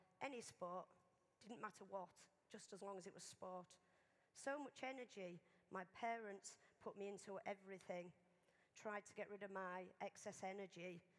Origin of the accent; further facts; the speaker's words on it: Hull, Yorkshire and the Humber, United Kingdom; born there; I was born in Hull. I was born in Abbey Street, just off Holderness Road, in 1963. I came from a family of six.